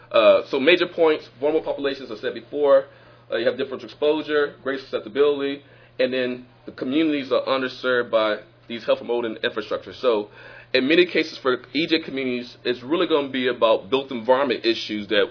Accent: Mississippi, United States; Let me slow down for those of you who do not know that Mississippians do talk fast. I'm from Mississippi.

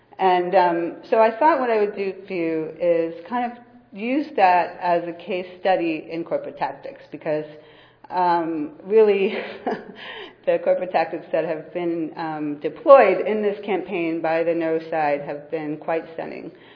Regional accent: Oakland, California, United States; I'm just from Oakland across the bay. Thank you all for coming to my town.

